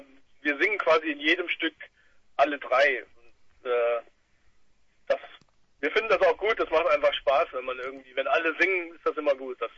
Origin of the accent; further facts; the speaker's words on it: Schwalmstadt, Hesse, Germany; Wir sind aus Hessen, wir sind aus Nordhessen. Also wir hören uns vielleicht nicht ganz so hessisch an wie die Südhessen oder wie die Frankfurter oder so. Wir sind so aus Schwalmstadt, das ist so ein bisschen südlich von Kassel.